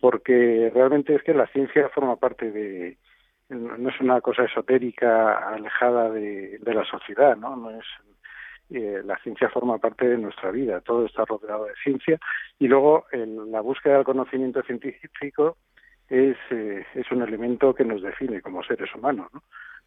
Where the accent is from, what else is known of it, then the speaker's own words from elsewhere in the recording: Spain; also born or lived in Galicia; echando un poco recuerdo de mi infancia que ha transcurrido los veranos en Galicia